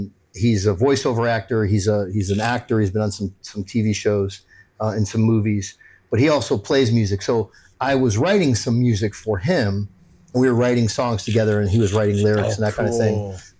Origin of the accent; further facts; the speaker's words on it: East Coast, United States; I'm from the East Coast.